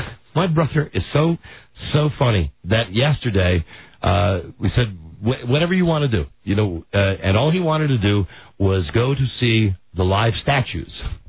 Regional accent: Washington, District of Columbia, United States; And where are you from? I said Washington D.C. Where's that province? I've never heard of that. And I said, it's 3,000 miles that way.

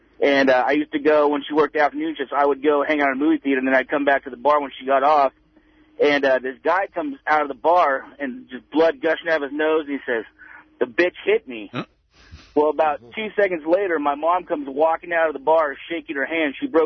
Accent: Sonora, California, United States; Sonora, California.

